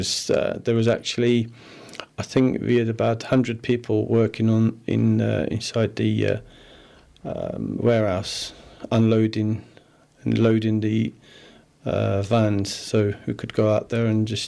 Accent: Black Sea Region, Turkey; English is a second language; Well, that's quite near where, I come from Black Sea, so Van is quite north, so 800 kilometres.

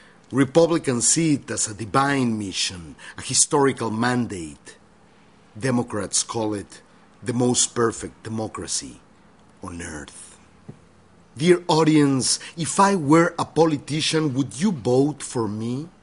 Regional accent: Mexico; By the way, are you scared of me? Of my accent, my strange intelligence? My obnoxious capability to articulate your fears? An articulate Mexican can be scarier than a gang member, que no?

